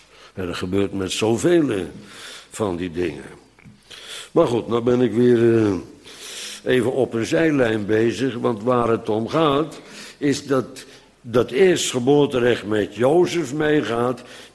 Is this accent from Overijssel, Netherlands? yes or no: no; Bodegraven, South Holland, Netherlands; Trouwens, in Bodegraven, waar ik ben geboren en opgegroeid